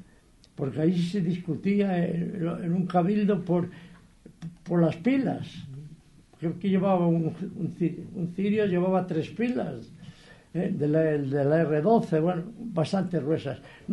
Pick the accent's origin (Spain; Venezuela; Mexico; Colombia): Spain; Zamora, Castile and León; born there; also born or lived in Salamanca; yo de origen nací en Zamora, ¿eh? Entonces mi padre, por circunstancias que no vienen al caso, montó una tienda en Zamora y no le fue bien y se vino a Salamanca.